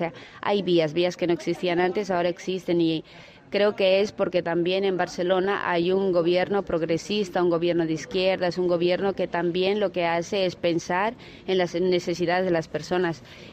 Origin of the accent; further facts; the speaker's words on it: La Paz, Bolivia; Yo soy de La Paz, soy, diríamos, descendiente de aymaras, mi abuela es aymara